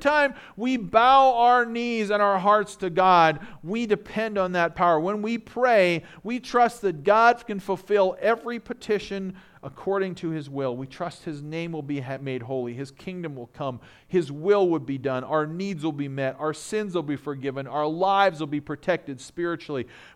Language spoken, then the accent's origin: English; Canada; As many of you know, I grew up in Canada.